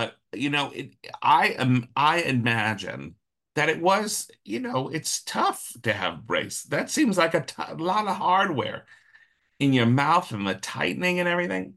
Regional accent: Wilkes-Barre, Pennsylvania, United States; He grew up in Scranton, I grew up in Wilkes-Barre.

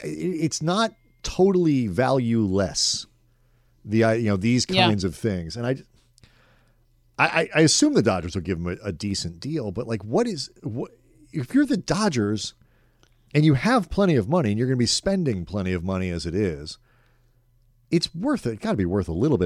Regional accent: St. Louis, Missouri, United States; I grew up in St. Louis, Cardinal fan, all that kind of stuff.

